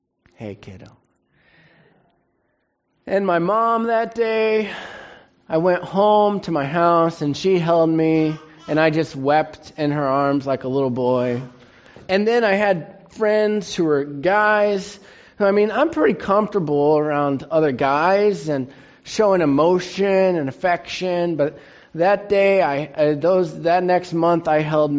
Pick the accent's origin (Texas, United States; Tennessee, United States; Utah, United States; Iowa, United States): Utah, United States; Salt Lake City; My dad told you already, but I'm from Salt Lake City, Utah.